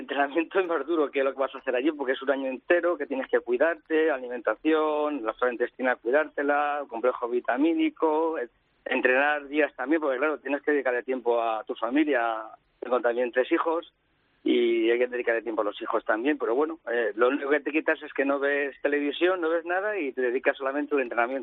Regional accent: Alcalá de Henares, Community of Madrid, Spain; andar por la noche un poquito por Alcalá de Henares, que soy de Alcalá de Henares, pues ahí voy.

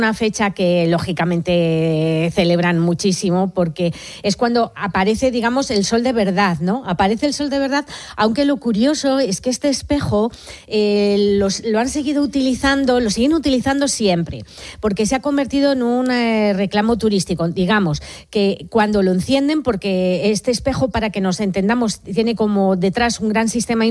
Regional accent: Madrid, Community of Madrid, Spain; pensando en la infancia, yo soy de Madrid, que digamos que no hay una tradición cofrade, ¿no?

